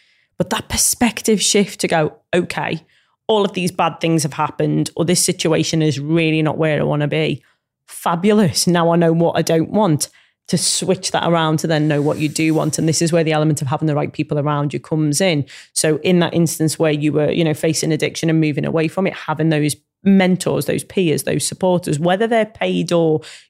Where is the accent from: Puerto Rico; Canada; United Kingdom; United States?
United Kingdom; Liverpool, North West England; It's because I'm from Liverpool and you walk down the street, you smile at someone, they smile back at you.